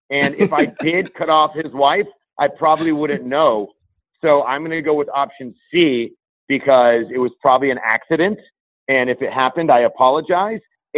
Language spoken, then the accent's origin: English; Parma, Ohio, United States; because I'm a kid from Parma, Ohio. I went to Normandy High School, and, my heart is always in Cleveland.